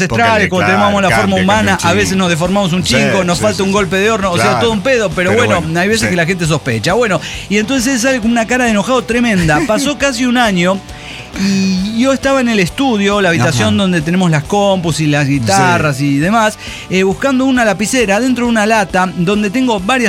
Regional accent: Córdoba, Argentina; soy un desintegrado de Córdoba capital, más de en Argentina, culiao, más precisamente un culiao de Córdoba, hincha del Club Atlético Belgrano.

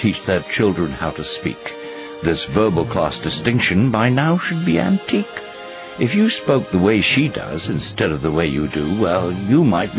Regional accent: Vancouver, British Columbia, Canada; No, I'm from Vancouver, British Columbia, but I work top 40.

